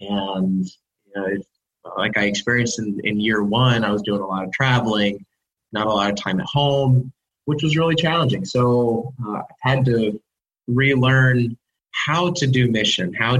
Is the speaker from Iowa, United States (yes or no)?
yes; Lamoni, Iowa, United States; now in Washington, United States; I grew up in Lamoni, Iowa, and I graduated with 28 people in my class.